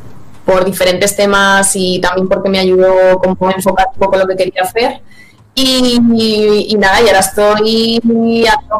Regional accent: Zaragoza, Aragon, Spain; born there; now in Madrid, Spain; nací en Zaragoza y me vine a Madrid a seguir.

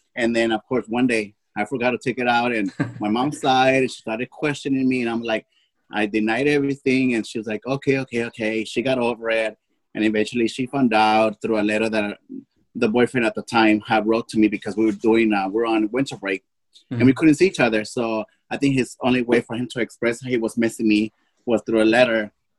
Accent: Los Angeles, California, United States; also born or lived in Mexico / Washington; Well, I grew up, I was born in Mexico. I was raised here in California. I lived here basically all my life here in Los Angeles.

